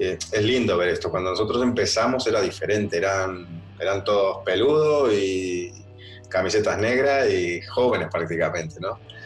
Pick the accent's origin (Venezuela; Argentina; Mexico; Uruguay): Uruguay; now in Sweden; Yo me mudé de Uruguay para Suecia para tocar música